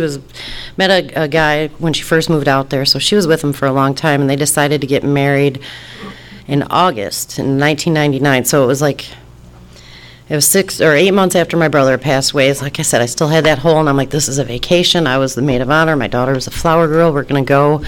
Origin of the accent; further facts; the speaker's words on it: Detroit, Michigan, United States; I'm from Detroit, and here, and like, I know this is like a small town up in Northern California.